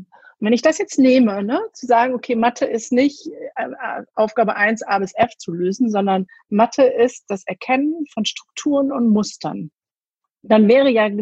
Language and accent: German; North Rhine-Westphalia, Germany; Ich komme aus dem Pott